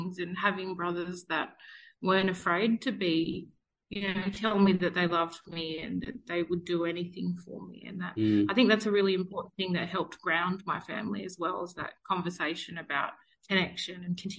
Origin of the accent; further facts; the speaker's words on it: Armidale, New South Wales, Australia; also born or lived in Sydney; So I was born in Sydney, and we spent a little bit of time like in the inner west around Redfern in the 80s and stuff, and then went out to a little town called Armidale.